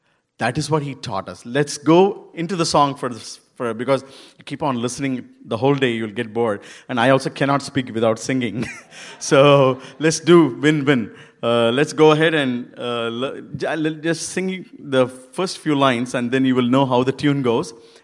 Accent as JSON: {"language": "English", "region": "Tamil Nadu", "country": "India", "tie": "born or raised there", "first_language": "Telugu", "second_language": "English", "said": "though my mother tongue is Telugu, nobody believes me as, a Telugu person, because I was born and brought up in Tamil Nadu."}